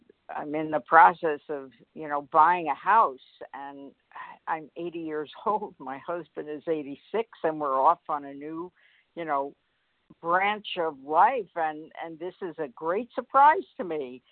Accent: Coconut Creek, Florida, United States; from Coconut Creek, Florida

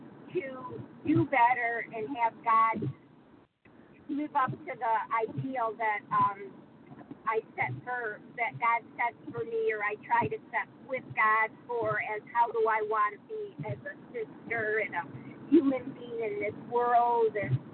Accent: Michigan, United States; I'm from Michigan.

